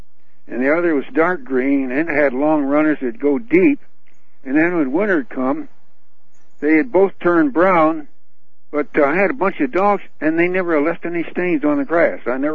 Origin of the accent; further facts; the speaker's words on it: California, United States; Well, I came here from California between Sacramento and San Francisco